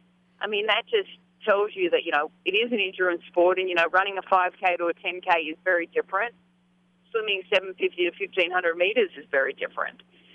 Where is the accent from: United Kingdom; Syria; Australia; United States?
Australia; in my home country of Australia